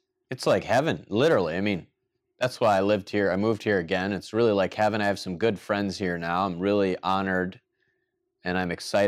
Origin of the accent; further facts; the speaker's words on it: Michigan, United States; now in Miami, United States; I came here from Michigan to Miami, Florida